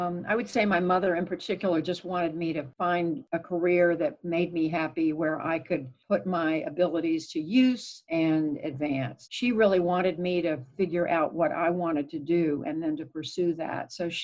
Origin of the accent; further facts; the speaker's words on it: Augusta, Georgia, United States; also born or lived in Tulsa, Oklahoma / Germany / Missouri / New Jersey; I grew up as an Army brat. I was born in Tulsa, Oklahoma. Father in the military, in the Army. We lived in Germany. We lived back in the U.S. for a while in Missouri and New Jersey. Eventually moved to Augusta, Georgia, where I finished high school.